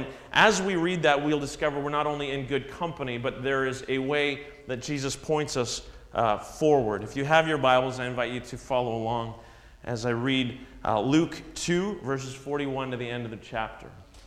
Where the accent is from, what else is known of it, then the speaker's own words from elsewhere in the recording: Ontario, Canada; I grew up in Southern Ontario, and every few years we would get in the car and we would drive across the country to BC where my grandparents lived and relatives.